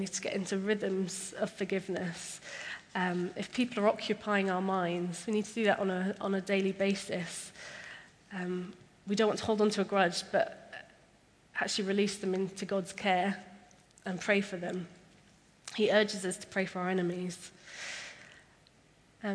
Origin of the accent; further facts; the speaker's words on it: Netherlands; I grew up in Holland